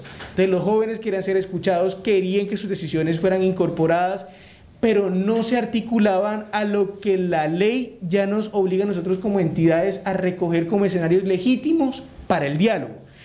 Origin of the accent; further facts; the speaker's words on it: San Andrés, San Andrés, Providencia and Santa Catalina, Colombia; Yo vengo de San Andrés Isla, yo soy isleño 100%.